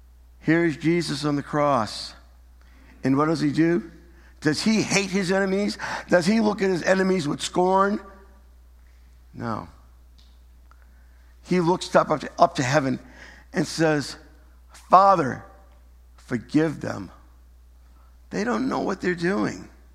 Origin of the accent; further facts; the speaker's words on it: Medford, Massachusetts, United States; And I know where I grew up in Medford, we had an old cemetery like that.